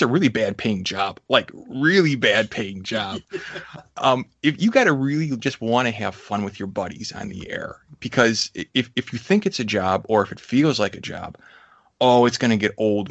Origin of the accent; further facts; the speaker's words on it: Chicago, Illinois, United States; Real creative, you know, like I took my hometown at Disney and threw them together.